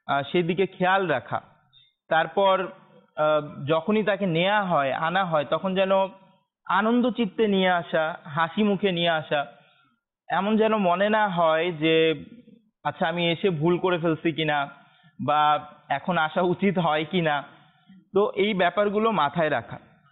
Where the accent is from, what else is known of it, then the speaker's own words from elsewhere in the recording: Gazipur, Dhaka Division, Bangladesh; হ্যাঁ, আমার primary life কাটতে হচ্ছে, প্রাইমারি স্কুলে পড়ালেখা করতে হচ্ছে গাজীপুরের দিকে